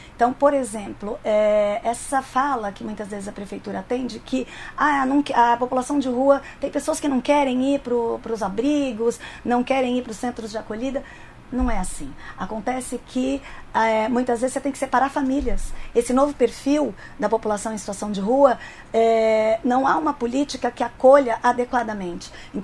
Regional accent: São Paulo, Brazil; a subprefeitura da minha região, eu sou da região de São Mateus, na Leste

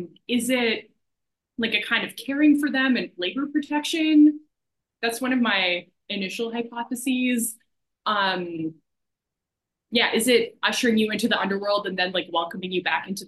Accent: Canada; and I'm Canadian.

